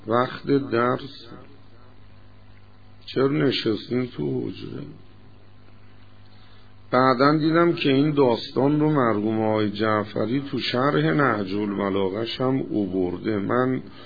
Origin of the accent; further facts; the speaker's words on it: Iran; moved away as an adult; میگم آقا ما از ایران اومدیم اینجا درس بخونیم برگردیم مردم رو هدایت کنیم